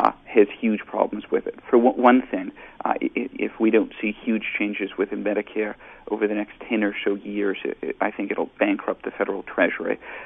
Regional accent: Canada; I was born and raised in Canada. I trained in Canada. I'm actually still licensed in Canada.

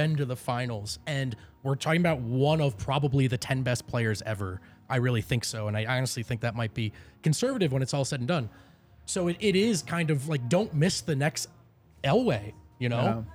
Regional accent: Northeast, United States; I'm from the Northeast if you're in here from Philly.

